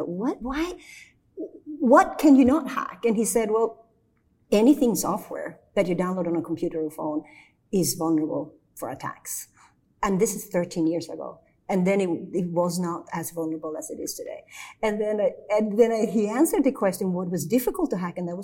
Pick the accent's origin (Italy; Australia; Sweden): Sweden; now in United States; At the time, I lived in Sweden. I was born here in the U.S. I grew up in Sweden.